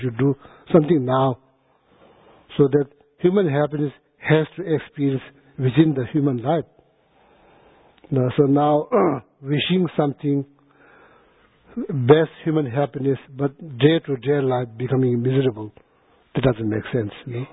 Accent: India; I was born in India, grown up in India.

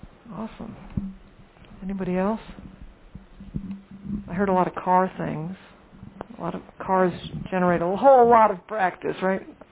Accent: New Orleans, Louisiana, United States; I'm from New Orleans.

